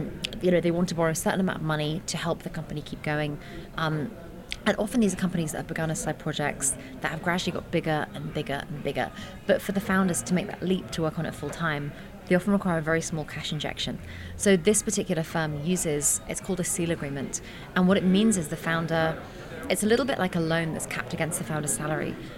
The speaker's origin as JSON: {"language": "English", "region": "London", "country": "United Kingdom", "said": "So I obviously am a Londoner, or like I'm British, but I'm also from London, and I've been working a lot in Silicon Valley for the last 10 years."}